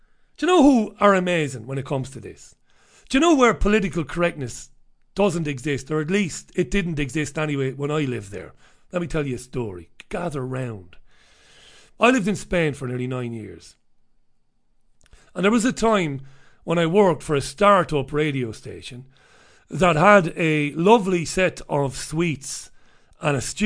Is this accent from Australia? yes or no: no; Ireland; now in United Kingdom; as an Irishman, because of what the Crown did to my country over the years and to my grandpappy and my great-grandpappy